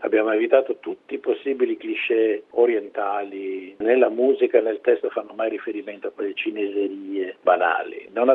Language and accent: Italian; Macerata, Marche, Italy; born there; perché io sono nato a Macerata